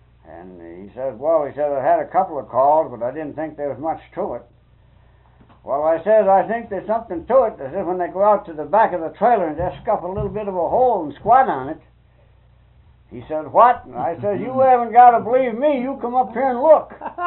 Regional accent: Munsville, New York, United States; And where are you from up there? And I said, Munsville.

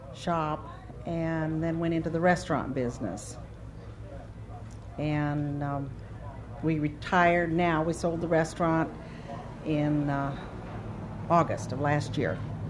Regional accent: Minneapolis, Minnesota, United States; now in Florida, United States; I'm from Minnesota, from Minneapolis. And my family was in sales. And I moved to Florida, and I went fishing.

